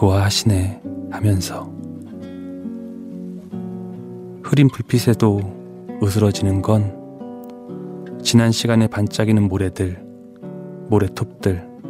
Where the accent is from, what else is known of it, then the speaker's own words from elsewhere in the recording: Wolpo, South Korea; 제가 어렸을 때 이제 달개라는 곳에 살았어요.